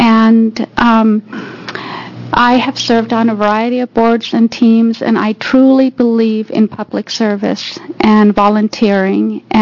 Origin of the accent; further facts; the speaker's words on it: Astoria, Oregon, United States; I am from Astoria, Oregon